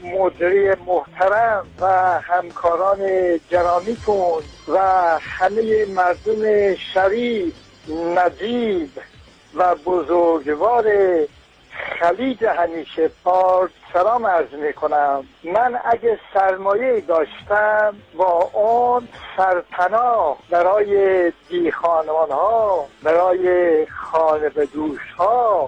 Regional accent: Khuzestan, Iran; now in Shiraz, Iran; ، بچه خوزستانم، ساکن شیراز.

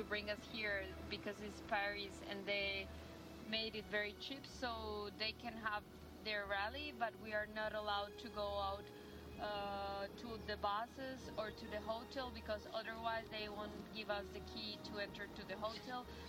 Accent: Prague, Czechia; From Prague.

